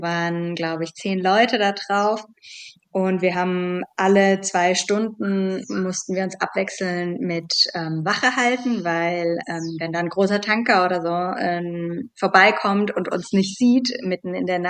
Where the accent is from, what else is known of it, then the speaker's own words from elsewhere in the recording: Frankfurt, Hesse, Germany; Und in Deutschland, ich bin in Frankfurt aufgewachsen, was willst du denn in Frankfurt mit Meeresbiologie machen?